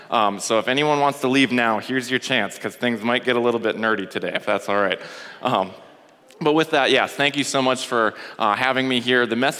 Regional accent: Brainerd, Minnesota, United States; I grew up in Brainerd, Minnesota, if any of you know where that is. I'm the oldest of three brothers

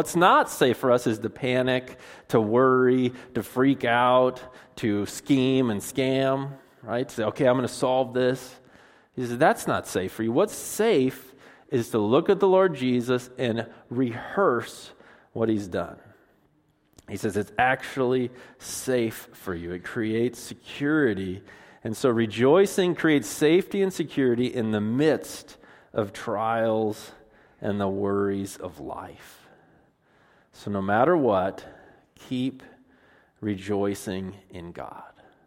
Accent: Washington, United States; Now, we're from Washington, so we're like, well, we've been wet before, no big deal.

